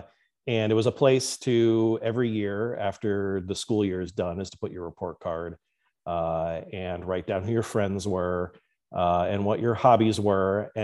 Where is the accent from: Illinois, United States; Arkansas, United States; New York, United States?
Illinois, United States; Chicago; now in California, United States; so I'm from Chicago. I grew up in the Northwest suburbs, very near the capital of McMansions in Barrington. Not in Barrington, but next adjacent.